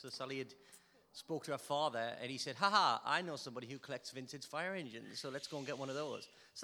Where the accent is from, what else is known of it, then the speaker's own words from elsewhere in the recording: North East England, United Kingdom; accent: Geordie; You'll not understand me because I'm Geordie. I am. If you understand my accent, it's because it's from the northeast of England and we're called Geordies